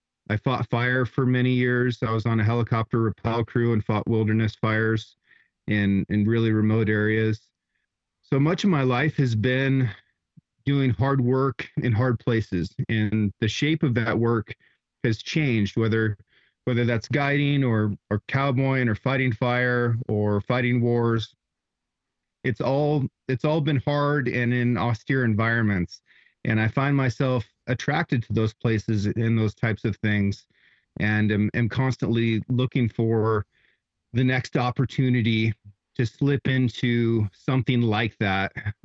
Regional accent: Oregon, United States; I grew up here on the Sixth Ranch in Northeast Oregon, in the northeast corner of the state.

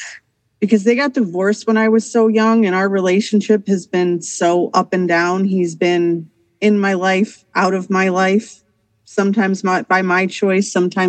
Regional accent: Minnesota, United States; And we grew up in Minnesota at that time.

